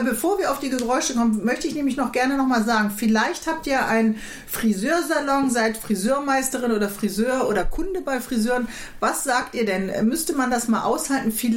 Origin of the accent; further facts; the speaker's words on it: Northern Germany, Germany; weil es ist natürlich als Norddeutsche so eine leichte Testsituation.